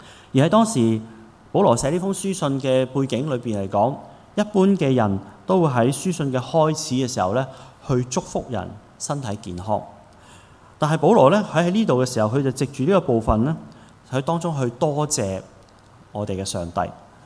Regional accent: China; 喺我哋中国人里面有一句说话，大家都好熟悉嘅

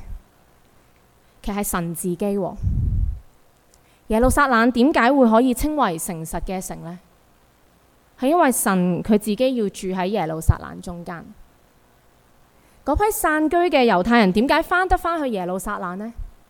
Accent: Hong Kong; 其实作为香港人，我们是生活在一个非常讲求能力实力的社会里面

